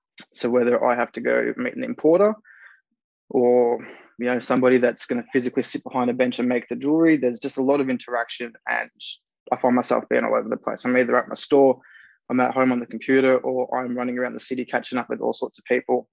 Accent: Melbourne, Victoria, Australia; So I was born in Melbourne. I've been here my entire life.

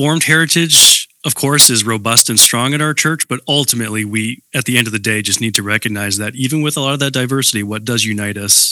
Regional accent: Canada; I'm Dutch, Luchabor, very, very Dutch, and I'm Canadian, so I'm only two generations across the pond.

